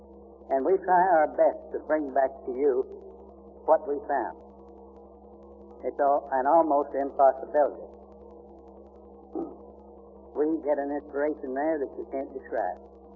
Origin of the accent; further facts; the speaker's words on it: Kansas, United States; moved away; oh, by the way, I'm a Jayhawker. I was born in Kansas.